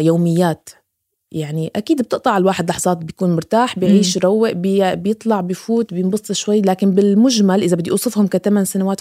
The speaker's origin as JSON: {"language": "Arabic", "region": "Central Syria", "country": "Syria", "tie": "born or raised there", "moved": "yes", "said": "انتقالي من مدينتي الصغيرة بوسط سوريا للعاصمة دمشق"}